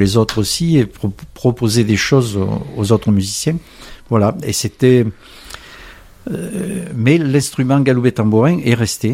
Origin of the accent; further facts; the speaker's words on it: Provence-Alpes-Côte d'Azur, France; je viens toujours de Provence. Je suis toujours marqué venant de Provence.